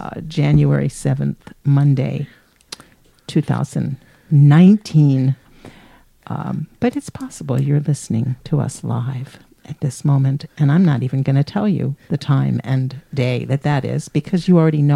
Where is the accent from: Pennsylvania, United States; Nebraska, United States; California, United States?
Pennsylvania, United States; Philadelphia; also born or lived in Chester; the second house that we lived in after we moved from Chester, Pennsylvania, which is what at the time was a big industrial or small industrial city, to a first floor apartment near 40th and Girard Avenue in West Philadelphia.